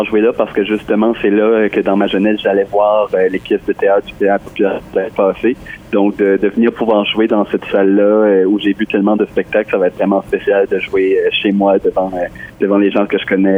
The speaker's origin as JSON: {"language": "French", "town": "Balmoral", "region": "New Brunswick", "country": "Canada", "tie": "born or raised there", "said": "Moi, j'ai grandi à Balmoral jusqu'à 10 ans."}